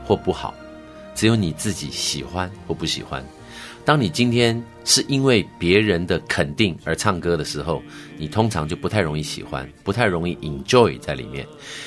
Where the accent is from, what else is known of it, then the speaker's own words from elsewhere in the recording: Taiwan; 我是台湾来的